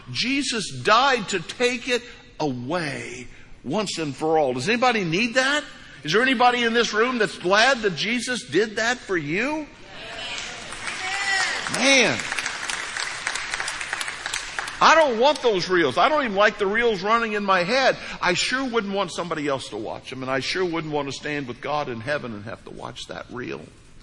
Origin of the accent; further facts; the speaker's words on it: Missouri, United States; now in Florida, United States; I grew up in East Central Missouri. And the benefit of East Central Missouri, we have this weird stuff. It's called grass. I've lived in Florida now 30 years.